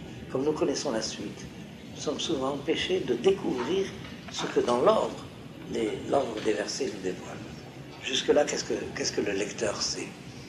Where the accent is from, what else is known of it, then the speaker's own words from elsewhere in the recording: France; lorsque nous vivions en France, et si on nous demandait, mais vous êtes quoi? On avait tendance de répondre, nous sommes français. Et puis on nous demandait, vous êtes français? On est juifs.